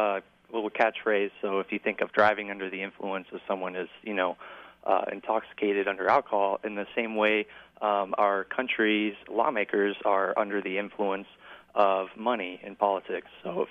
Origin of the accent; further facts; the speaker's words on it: Ottumwa, Iowa, United States; Yeah, I grew up in Iowa. I'm from Ottumwa, Iowa. I've lived there since I was 4 years old